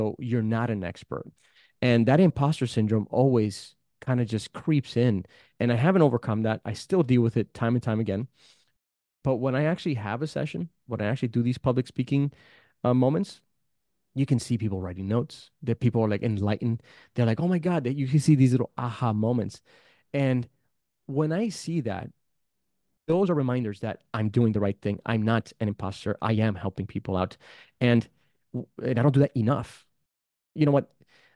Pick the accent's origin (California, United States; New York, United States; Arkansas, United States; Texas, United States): New York, United States; born there; I was born in New York, so I'm a New Yorican.